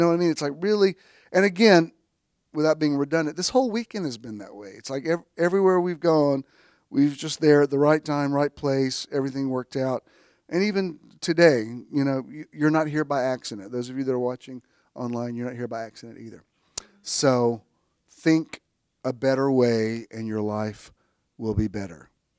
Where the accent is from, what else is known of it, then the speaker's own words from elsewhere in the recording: Chattanooga, Tennessee, United States; But anyway, it was cool because I grew up in Chattanooga area. I mean, we go there all the time.